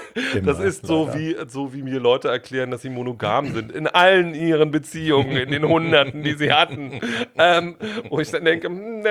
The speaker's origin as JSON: {"language": "German", "region": "East Germany", "country": "Germany", "tie": "born or raised there", "said": "Ich bin in der DDR groß geworden"}